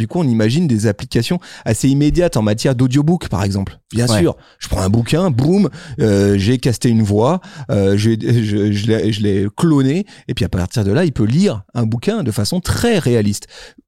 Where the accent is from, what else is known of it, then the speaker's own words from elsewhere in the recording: Auvergne-Rhône-Alpes, France; accent: Savoyard; tu te retrouves avec mon bel accent savoyard en anglais.